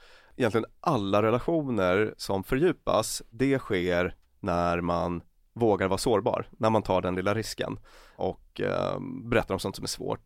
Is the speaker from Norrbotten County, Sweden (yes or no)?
yes; Luleå, Norrbotten County, Sweden; born there; Jag föddes i Luleå i och för sig.